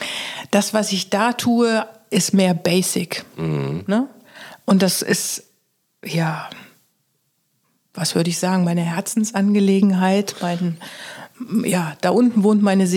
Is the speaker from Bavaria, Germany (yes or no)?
no; Baden-Württemberg, Germany; also born or lived in Ruhr / Palatinate; now in Westerwald, Germany; durch die berufliche Tätigkeit meines Vaters bin ich im Ruhrpott geboren, bin dann bei den Schwaben aufgewachsen, bin in der Pfalz unten dann zur Ausbildung gewesen, ne?